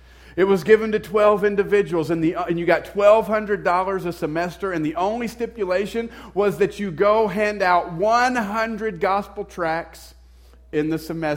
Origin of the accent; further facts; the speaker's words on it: Southern US, United States; I mean, you guys know just from the accent, I grew up in the South.